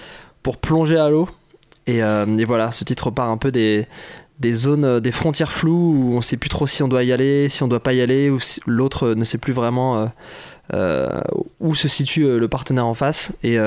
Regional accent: Bordeaux, Nouvelle-Aquitaine, France; On est de Bordeaux, ouais.

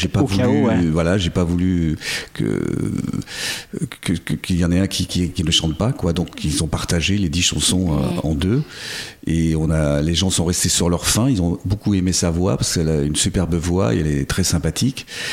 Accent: Lorignac, Nouvelle-Aquitaine, France; On a fait ma ville natale, Lorignac, dans un petit restaurant

